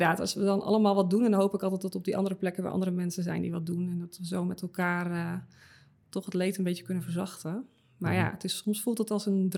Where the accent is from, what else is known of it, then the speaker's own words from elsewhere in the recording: Netherlands; En ja, wij willen altijd heel bescheiden blijven. Als Nederlanders.